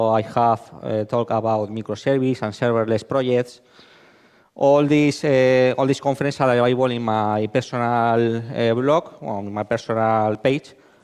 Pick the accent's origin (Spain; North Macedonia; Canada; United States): Spain; English is a second language; I'm from Spain.